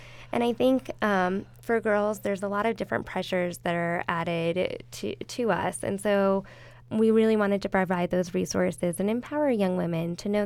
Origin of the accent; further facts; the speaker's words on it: State College, Pennsylvania, United States; I grew up in the State College area